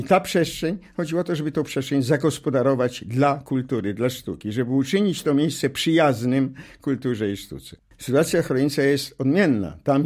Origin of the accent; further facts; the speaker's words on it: Majdan Księżpolski, Lublin Voivodeship, Poland; born there; Ja się urodziłem w Majdanie Książ Polskim po drugiej stronie Biłgoraja.